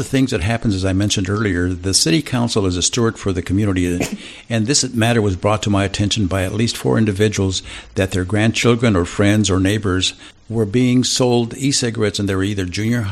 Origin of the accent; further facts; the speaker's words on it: California, United States; he saw on my name tag that I was from California.